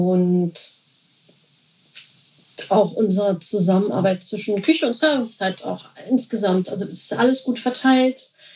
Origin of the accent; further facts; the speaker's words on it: Germany; da sind wir sehr verkopft als Deutsche.